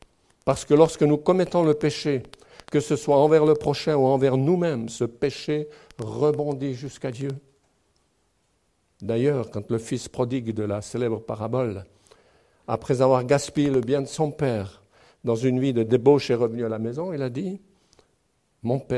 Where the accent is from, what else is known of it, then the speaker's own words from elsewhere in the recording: Switzerland; Chez moi, en Suisse, le cinéma de mon village, où je suis né